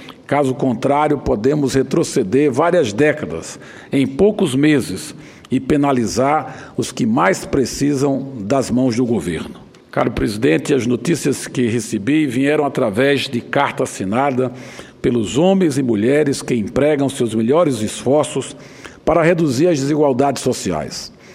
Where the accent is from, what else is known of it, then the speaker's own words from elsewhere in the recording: Petrolina, Pernambuco, Brazil; Realizamos audiência na minha terra, em Petrolina, no final de março, início de abril.